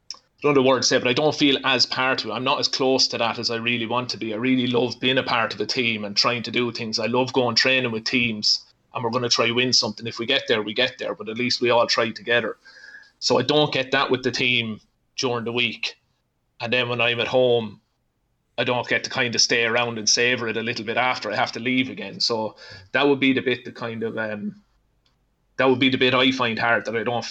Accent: Portlaoise, Leinster, Ireland; when I grew up in Portlaoise, I went to watch Portlaoise play

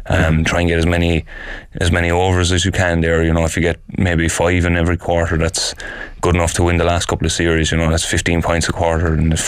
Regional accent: Ireland; as Irish players, as an Irish forward, my psyche is, when I get the ball, the first thing I think about is, can I get a goal out of this?

